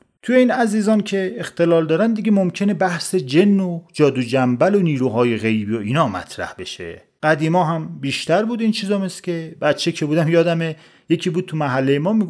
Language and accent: Persian; Iran; من عاشق ایرانم چون من ایرانی هستم، جایی جز ایران نمیتونم اصلا دووم بیارم زندگی کنم. عاشق بودم که موندم تو این مرز بوم